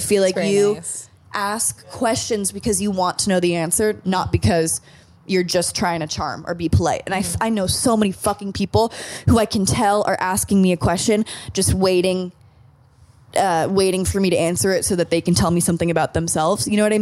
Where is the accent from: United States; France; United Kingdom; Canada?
United States; Malibu, California; like 9, 10 years old, we grew up in Malibu